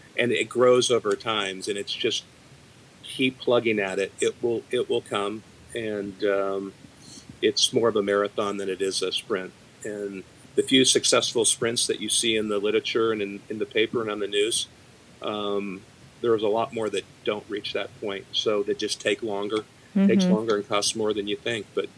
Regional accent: Arizona, United States; now in Alamo, United States; You know, I had some disadvantage growing up in Arizona when there wasn't as much of a focus on sunscreen.

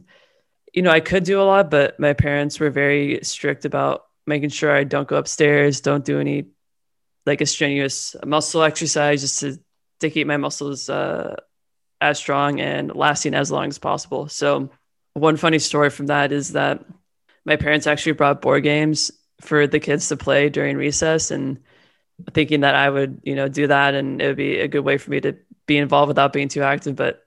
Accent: Newport Beach, California, United States; born there; So I was born in Newport Beach, so I haven't gone very far, back in 1997, so I'm 24.

